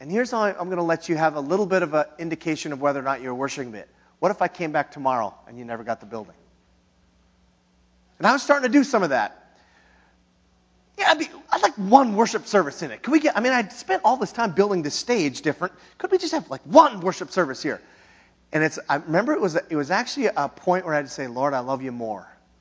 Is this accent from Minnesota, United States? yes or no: yes; Hibbing, Minnesota, United States; And I was in my hometown. And where I lived, I lived in Hibbing, Minnesota, but I lived a few miles out of Hibbing.